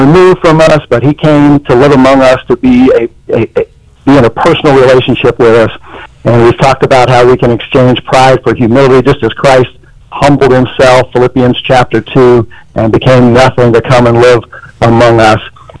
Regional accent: Indiana, United States; also born or lived in Richmond, Indiana; I'm from Indiana. Just spent the last 21 years in the Hoosier State, and the last seven in Richmond, Indiana, and then the Lord called us down here

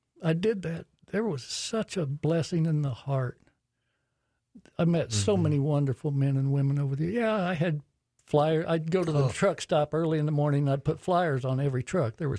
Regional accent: Tulsa, Oklahoma, United States; also born or lived in Virginia; Wound up, he pulled me away from Virginia back to Tulsa, Oklahoma, born and raised in Tulsa, Oklahoma.

